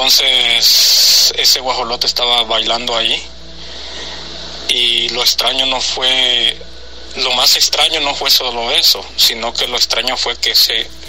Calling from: New Jersey, United States; desde Nueva Jersey.

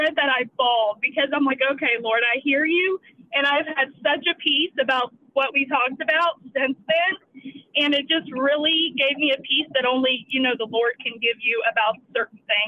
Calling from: Houston, Texas, United States; Hi, Isaiah. … I'm calling from Houston, Texas.

